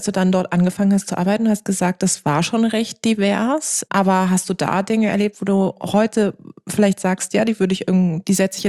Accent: Baden-Württemberg, Germany; ich komme aus Baden-Württemberg

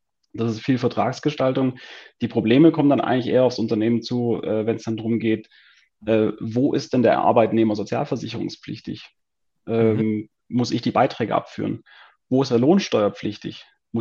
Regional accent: Tübingen, Baden-Württemberg, Germany; moved away as an adult; now in Switzerland; Also ursprünglich bin ich aus Tübingen, war dann in Stuttgart 7 Jahre Anwalt, zwischendurch noch ein Jahr in den USA und dann hat es mich aus persönlichen Gründen in die Schweiz verschlagen

